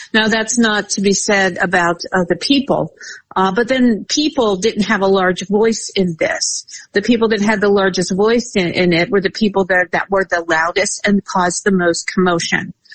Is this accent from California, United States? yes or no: no; Pittsburgh, Pennsylvania, United States; The one in my hometown of Pittsburgh has been shrouded in plastic since last year